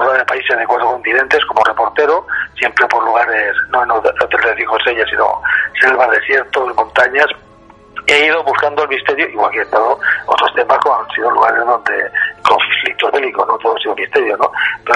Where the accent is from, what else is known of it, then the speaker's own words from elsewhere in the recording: Spain; yo soy más español que la guitarra.